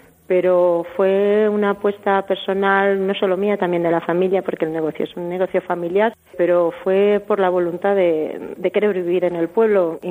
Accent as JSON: {"language": "Spanish", "town": "Sabadell", "region": "Catalonia", "country": "Spain", "tie": "born or raised there", "lives_now": "Alcoroches, Spain", "said": "Sí, mis padres son de aquí, pero sí, mi pueblo natal o mi ciudad natal es Sabadell. Nací en Sabadell y me crié allí y estudié allí, pero volví al pueblo."}